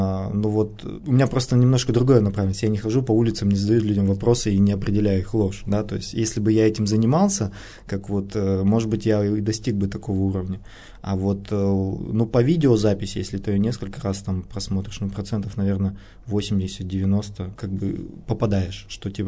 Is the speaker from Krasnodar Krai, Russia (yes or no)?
no; Nizhny Tagil, Sverdlovsk Oblast, Russia; now in Yekaterinburg, Russia; я сам из Нижнего Тагила, ну, сейчас живу в Екатеринбурге, но до сих пор не выписался